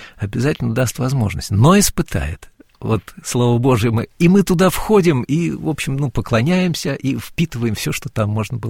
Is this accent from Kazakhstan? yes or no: no; Siberia, Russia; он нас запустил не потому, что мы из Сибири